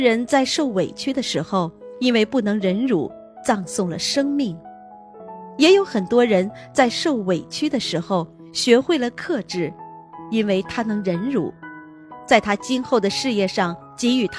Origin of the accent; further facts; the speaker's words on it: Malaysia; 我是来自马来西亚的